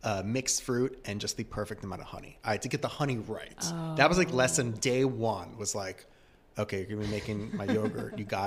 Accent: New York, United States; I grew up in Westchester.

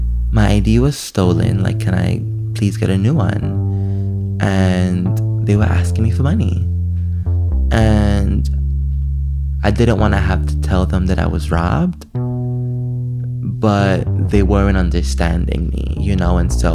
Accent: New York, United States; accent: New York; I have my New York accent. And he was not very fond of that. And he would, express physical confusion with what I said. He honestly didn't understand my dialect.

